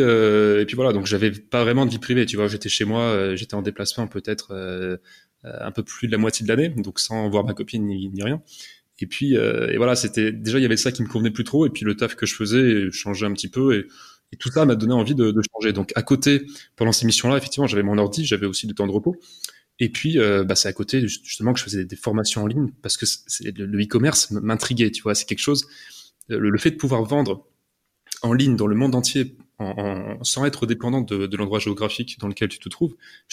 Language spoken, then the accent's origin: French; France; Donc, moi, je suis français, hein, je suis pas suisse.